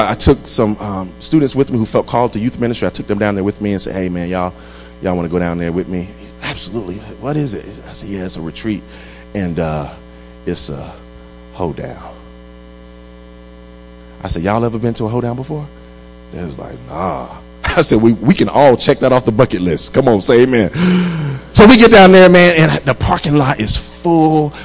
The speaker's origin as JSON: {"language": "English", "region": "North Carolina", "country": "United States", "said": "And I'm from North Carolina. In North Carolina, when it snows, they shut everything down."}